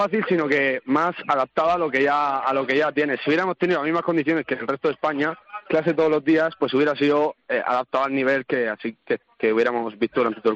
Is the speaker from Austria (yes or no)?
yes; Austria; first language German; Alemán sobre todo porque yo soy austriaco y alemán lo llevo bastante bien porque es una lengua materna mía